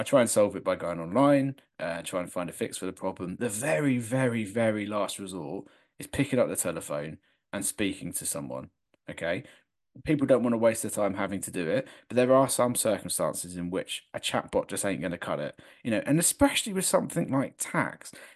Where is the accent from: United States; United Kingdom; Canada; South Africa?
United Kingdom; You know, we're British, we're used to queuing, and we'll do it within reason